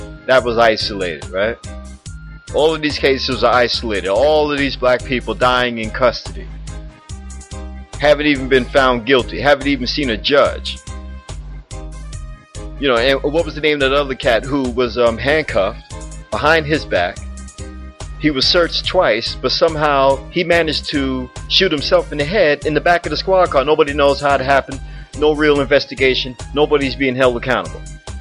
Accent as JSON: {"language": "English", "country": "United Kingdom", "said": "as somebody who has some kind of goddamn pride in being British"}